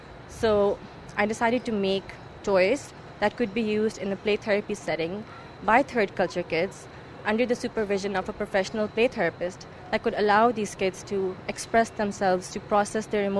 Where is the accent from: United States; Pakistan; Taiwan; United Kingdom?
Pakistan; especially in Qatar and Pakistan, Pakistan being my home country